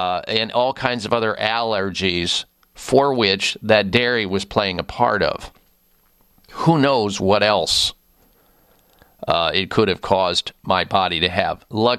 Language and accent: English; Midwest, United States; because growing up in the Midwest, I mean, it's just a staple.